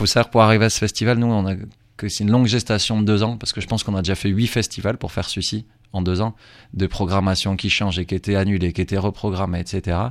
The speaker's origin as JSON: {"language": "French", "country": "France", "said": "nous, on est français, mais amoureux de la Colombie."}